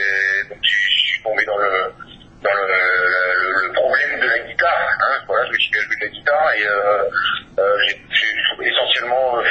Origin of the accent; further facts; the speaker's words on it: Marseille, Provence-Alpes-Côte d'Azur, France; Ben ouais, tu sais, on vient de Marseille